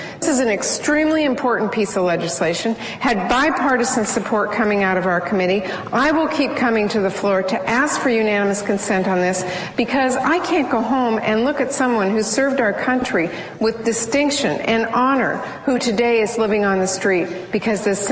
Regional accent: Washington, United States; She's living in Issaquah, my home state of Washington, and she's been through some really tough times.

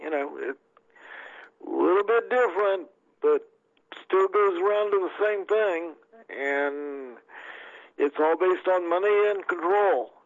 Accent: the South, United States; growing up in the South, you went through this too. You got to get up on Sunday and go to church and go to church on Wednesday night.

